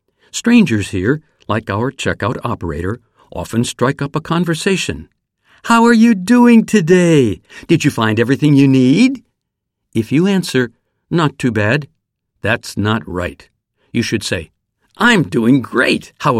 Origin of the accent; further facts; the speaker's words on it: Miami, Florida, United States; also born or lived in Tokyo; now in Washington, United States; I grew up near Miami, and now we've moved to northwestern Washington State. It's about 4,400 kilometers from my hometown in Florida.